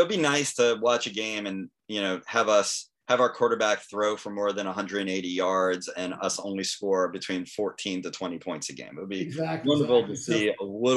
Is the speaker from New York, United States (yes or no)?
yes; New York, United States; also born or lived in New Jersey; I grew up in New York and New Jersey, hence my allegiance to the New York Mets.